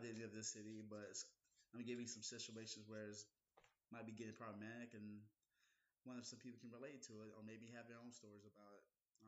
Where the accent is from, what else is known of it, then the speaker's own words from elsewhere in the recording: South Carolina, United States; I'm from South Carolina, so I had a lot of friends that go to college in Charleston